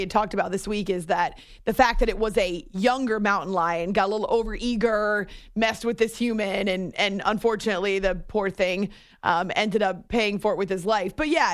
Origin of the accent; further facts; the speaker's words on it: New Hampshire, United States; Growing up in New Hampshire and spending a lot of time up in the mountains and stuff, you would see wolves every now and then, not often.